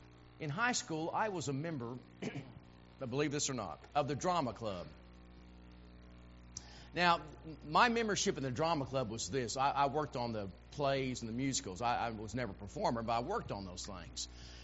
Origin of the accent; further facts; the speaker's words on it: Illinois, United States; You know, growing up in Central Illinois, Saturday night was always a special time.